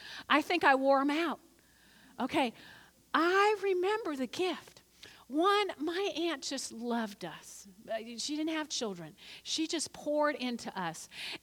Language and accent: English; New Jersey, United States; accent: North Jersey; I grew up in North Jersey, you can hear the accent on occasions